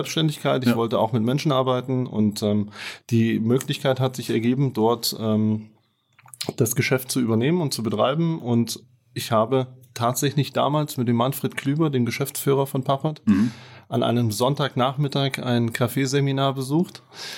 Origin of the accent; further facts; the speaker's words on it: Fulda, Hesse, Germany; Ich bin ein Fuldaer Junge, in Fulda geboren und aufgewachsen.